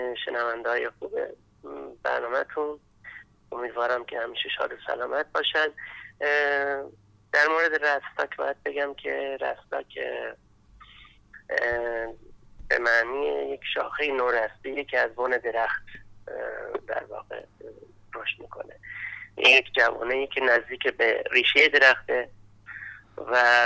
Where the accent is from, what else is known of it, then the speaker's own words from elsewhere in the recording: Kermanshah, Iran; من اصالتا کرمانشاهی هستم و در فرهنگ کردستان متولد شدم در واقع.